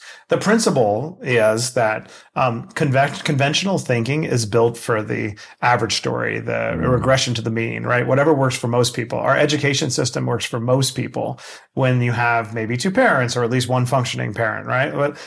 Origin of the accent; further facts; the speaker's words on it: Queens, New York, United States; I grew up in Queens, New York, very poor, living on government cheese